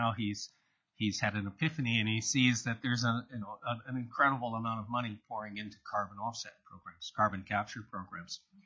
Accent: the American West, United States; also born or lived in Boston / Canada; I was born in Boston, grew up in the American West, ended up working in Canada half of my life.

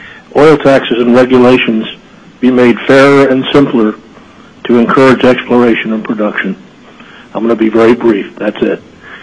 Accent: Anchorage, Alaska, United States; from Anchorage, and I'm here to express my support for Senate Bill 21.

